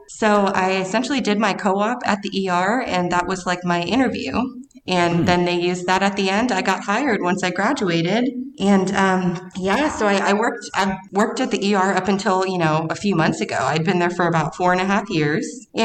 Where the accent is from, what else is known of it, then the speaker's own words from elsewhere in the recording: Grand Prairie, Texas, United States; I was a kennel tech just at a tiny clinic in my hometown in Grand Prairie, Texas.